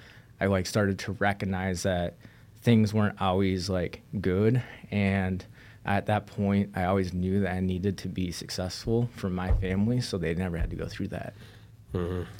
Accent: Minnesota, United States; also born or lived in Houston, Texas; So I was living in Houston, Texas. So I grew up in Minnesota, and I got into some trouble when I was like 17, 18 years old.

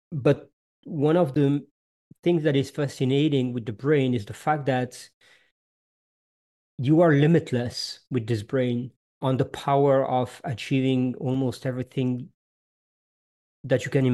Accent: France; first language Italian; English is a second language; now in Canada; Yes. Well, I'm French. I was born in France, but my parents are Italian, both of them. And my first language was Italian.

